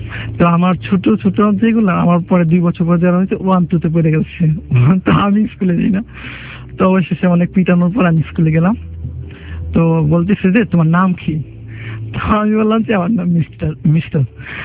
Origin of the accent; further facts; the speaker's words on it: Narsingdi, Dhaka Division, Bangladesh; now in Dhaka, Bangladesh; নরসিংদী থেকে আসছি।